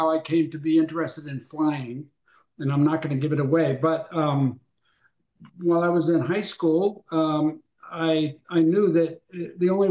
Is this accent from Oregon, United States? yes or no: no; Framingham, Massachusetts, United States; I grew up in Framingham and in a very Italian section of town. I mean, we were known as the Little Italy of Framingham.